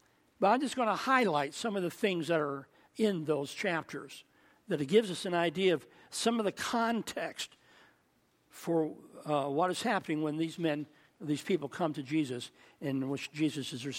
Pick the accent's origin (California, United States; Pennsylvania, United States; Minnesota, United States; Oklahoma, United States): California, United States; I'm from California, because a lot of people from Arizona resent the fact that we Californians have been moving into the state.